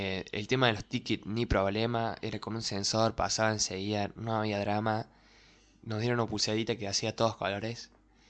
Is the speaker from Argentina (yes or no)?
yes; Argentina; Porque obviamente en mi país, yo quiero que todo el mundo esté bien